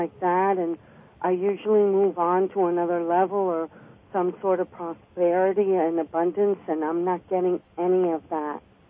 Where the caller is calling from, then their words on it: New York, United States; I'm in upstate New York.